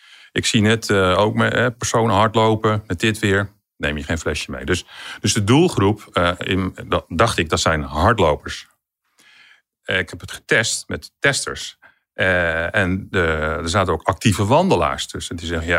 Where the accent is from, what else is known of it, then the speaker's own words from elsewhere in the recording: Amersfoort, Utrecht, Netherlands; Ik kom uit Amersfoort.